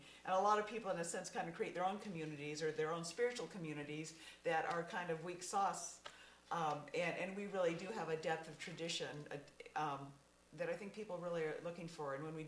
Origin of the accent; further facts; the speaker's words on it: Pacific Northwest, United States; growing up in the Northwest, I was always kind of embarrassed to be a Christian.